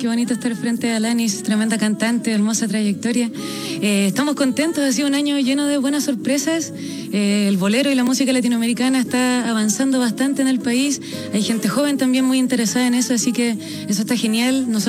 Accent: Punta Arenas, Magallanes, Chile; now in Santiago, Chile; Yo soy de Punta Arenas, vivo hace un par de años acá en Santiago

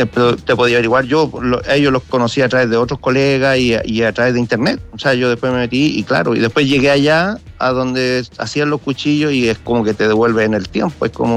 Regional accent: Valparaíso, Chile; Optimista, como porteño. Y invitar a la gente a que venga a Valparaíso.

